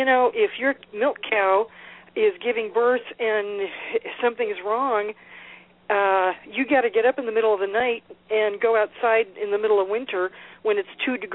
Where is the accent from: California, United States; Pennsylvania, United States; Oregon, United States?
California, United States; Los Angeles; now in Tennessee, United States; Well, I grew up in Los Angeles, you know, this huge city. But I always wished I'd lived in the country. So finally I got to do that when we moved here to Tennessee 7.5 years ago.